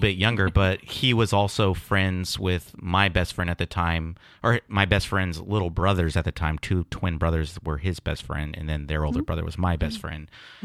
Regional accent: San Diego, California, United States; I'm from North Park, but I always went to school in like Del Cerro, San Carlos, like La Mesa area.

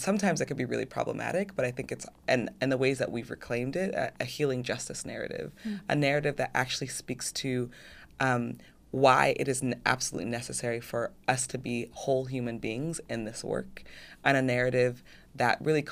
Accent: California, United States; I grew up in the San Fernando Valley. I remember seeing folks with their Confederate flags on their trucks.

